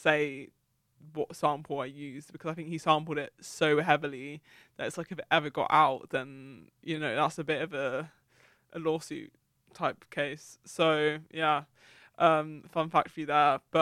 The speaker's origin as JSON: {"language": "English", "region": "London", "country": "United Kingdom", "said": "I think it's because I'm from London. So I'm just so used to like, you know, having such great transport links all the time, even though I am from Southeast London, and you know, that's pretty disconnected."}